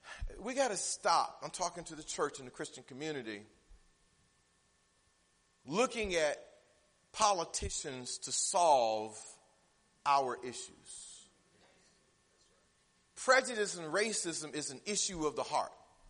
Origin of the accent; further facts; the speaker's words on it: Michigan, United States; I ain't never seen a white person. I'm from Michigan.